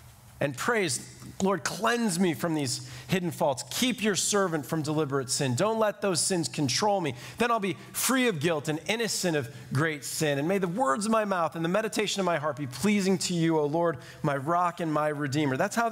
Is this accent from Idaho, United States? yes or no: no; Illinois, United States; now in Tampa, United States; I grew up in the Chicago suburbs, so most of my life was like us here in Tampa.